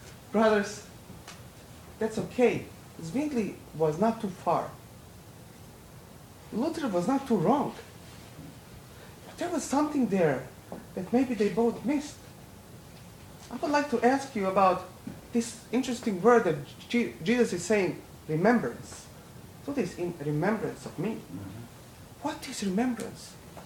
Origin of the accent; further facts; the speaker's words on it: Croatia; English is a second language; So I basically came from Croatia here, you know? I came from Croatia where we celebrated 500th anniversary of Reformation.